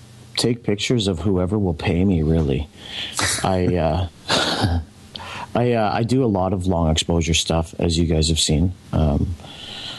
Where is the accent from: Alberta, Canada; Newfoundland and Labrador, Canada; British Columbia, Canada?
British Columbia, Canada; Langley; I'm from Langley, BC.